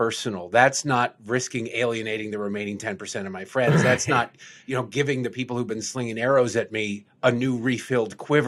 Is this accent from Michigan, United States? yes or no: yes; Michigan, United States; I grew up in Michigan. I know them well.